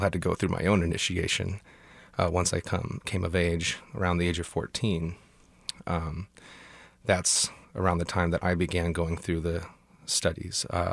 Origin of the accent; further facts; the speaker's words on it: Kansas City, United States; my mother, she lives in Austin, Texas now, but I grew up in Kansas City